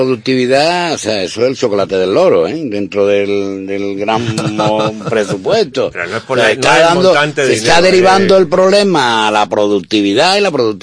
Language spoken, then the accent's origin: Spanish; Málaga, Andalusia, Spain; yo soy malagueño, dependo de esta ciudad y estoy encantado y enamorado de mi ciudad.